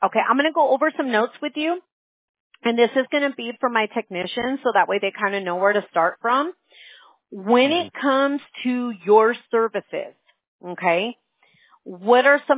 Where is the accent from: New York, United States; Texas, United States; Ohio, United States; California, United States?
California, United States; I was born and raised in Orange County.